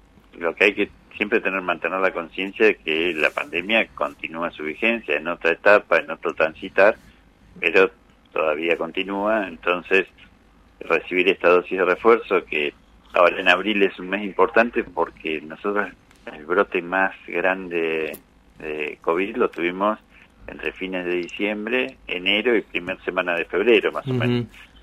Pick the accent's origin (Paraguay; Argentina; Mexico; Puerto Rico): Argentina; Patagonia; nosotros somos patagónicos y acá hace frío, llueve, hay viento